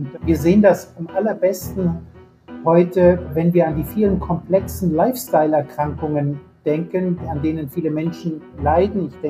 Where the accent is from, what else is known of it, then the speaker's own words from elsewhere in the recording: Bavaria, Germany; now in Kiel, Germany; Ich bin aufgewachsen in Bayern, hatte früh Interesse an der Vielfalt der Tierwelt